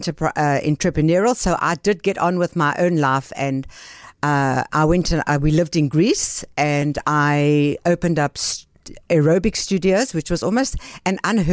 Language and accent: English; Benoni, Gauteng, South Africa; I grew up in Benoni and I went to a Jewish day school in Benoni, the baby of King David from Johannesburg.